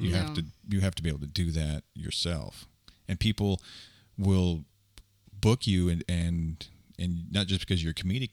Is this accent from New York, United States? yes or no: no; Utah, United States; I'm from Utah. It's my bad. I was raised that way.